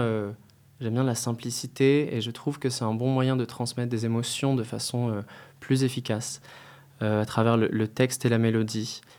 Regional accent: Dominican Republic; Alors, j'ai grandi en République dominicaine, où j'y ai passé bien 10 ans de ma vie, toute mon adolescence globalement, et on était très isolés du reste du monde

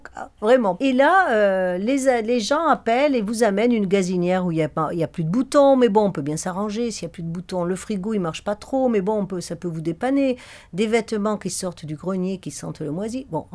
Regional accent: Occitanie, France; now in Sandrieux, France; Je viens du Lot, je suis une lotoise

